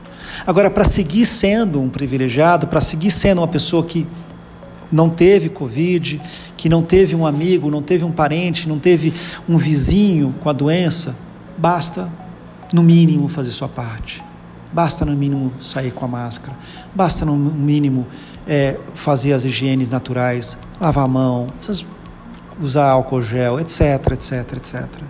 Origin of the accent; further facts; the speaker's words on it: Brazil; Mas somos nós, brasileiros, que estamos colocando tudo a perder.